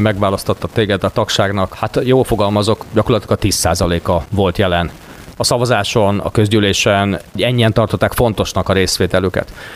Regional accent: Hungary; talán magyar emberek vagyunk

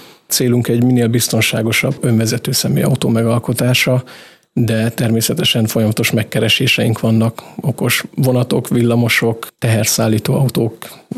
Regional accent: Kiskunhalas, Bács-Kiskun, Hungary; born there; Igen, Kiskunhalason születtem, és a Szilárd Járon gimnáziumban tanultam.

